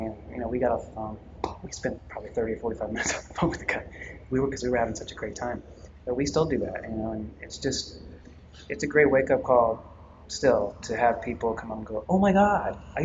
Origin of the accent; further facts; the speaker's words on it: Oklahoma, United States; I definitely know the sound. I'm from Oklahoma.